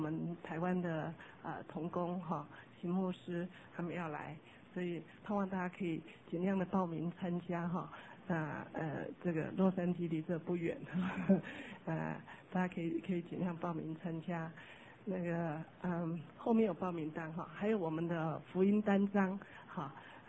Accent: China; 我们中国人好像这一方面特别保守

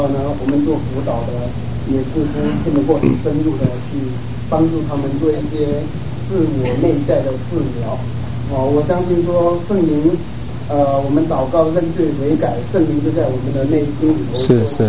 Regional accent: China; 我们中国人

